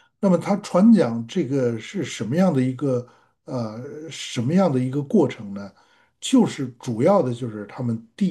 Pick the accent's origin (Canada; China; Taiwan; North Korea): China; 我们中国人都吃猪肉，红烧肉是很多人的 favorite 啊